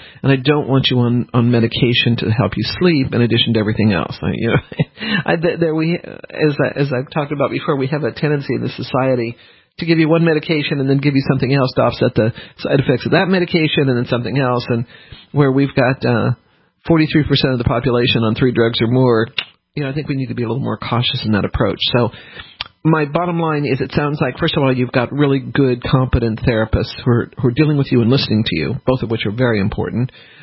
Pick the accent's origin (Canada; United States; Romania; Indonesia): United States; New Orleans, Louisiana; born there; I was born in New Orleans, and I have no right.